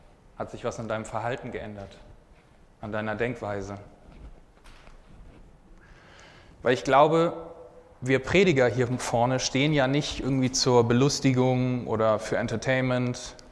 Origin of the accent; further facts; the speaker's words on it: Hamburg, Germany; also born or lived in Bremen; now in Frankfurt, Germany; Ich komme aus Frankfurt derzeit, ursprünglich aber aus Hamburg und Bremen. Das heißt, ich bin Norddeutscher.